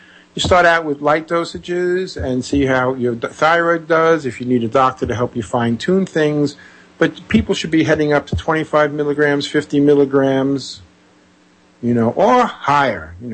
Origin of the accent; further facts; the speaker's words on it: New York, United States; moved away as an adult; now in Brazil; I live in Brazil. I've been, even though I'm from New York, I've been down here for about 22 years, and I haven't been back to the States in, I guess it's 19 years now.